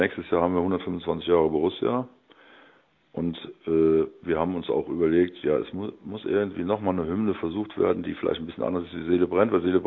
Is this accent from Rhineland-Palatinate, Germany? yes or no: yes; Andernach, Rhineland-Palatinate, Germany; accent: Rhenish dialect; unterhalb ist Köln und ich komme aus Andernach, ist noch weiter unterhalb. Das heißt, ich bin Rheinländer und spreche auch rheinischen Dialekt.